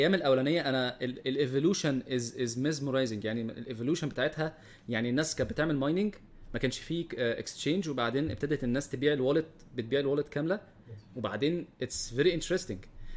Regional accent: Egypt; انا واحد من مصر، حد انا بخاف جدا يعني

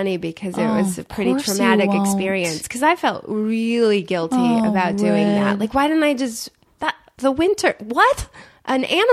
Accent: Michigan, United States; But I lived in Michigan. I grew up in Michigan. And the winters are terrible in Michigan.

